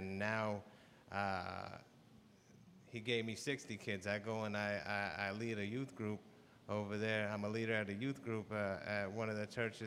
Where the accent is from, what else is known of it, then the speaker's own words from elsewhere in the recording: Orlando, Florida, United States; I'm from Orlando, Florida. My dad left the house when I was about 5 years old.